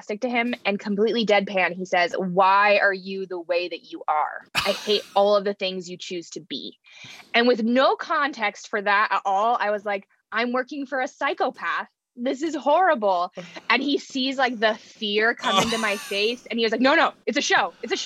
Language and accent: English; Idaho, United States; So kind of grew up in this beautiful mountain valley, river valley town.